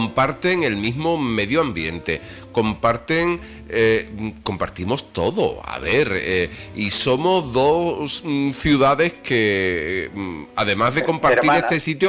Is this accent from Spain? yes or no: yes; San Fernando, Andalusia, Spain; Porque esa relación la hemos tenido la gente de la isla, que nos hemos acostumbrado a querer a Chiclana porque hemos ido de pequeños.